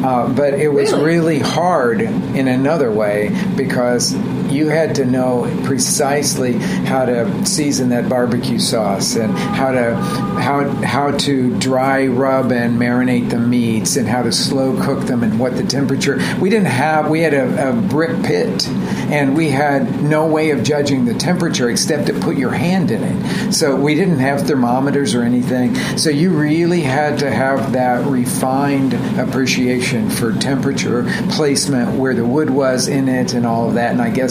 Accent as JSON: {"language": "English", "town": "Oklahoma City", "region": "Oklahoma", "country": "United States", "tie": "born there", "said": "I was born in Oklahoma City, family of food people, restaurant people."}